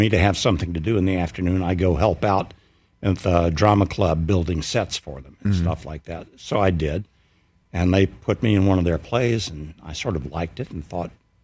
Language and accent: English; Mississippi, United States; My brother, I'm from Mississippi